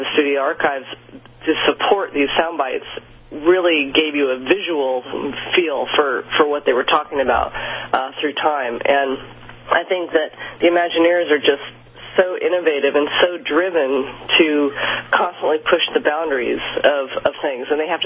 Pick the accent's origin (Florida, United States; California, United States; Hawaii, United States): California, United States; Burbank; Yeah, I grew up in Burbank, California, because my dad worked at the Disney studio